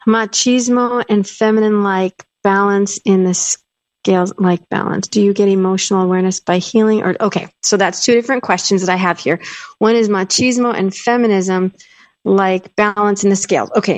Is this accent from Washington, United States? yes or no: yes; Federal Way, Washington, United States; I grew up in Federal Way, Washington, so it was pretty diverse, even in the 80s.